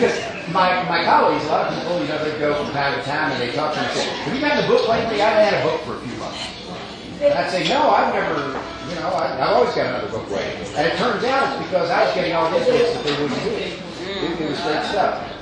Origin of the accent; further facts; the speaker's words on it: Louisville, Kentucky, United States; I'm from Kentucky, of course, but Louisville.